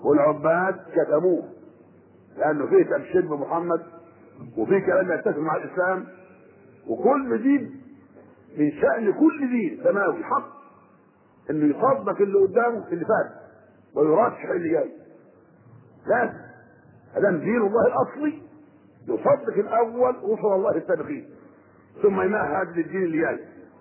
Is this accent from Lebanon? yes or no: no; Egypt; انما احنا مصريين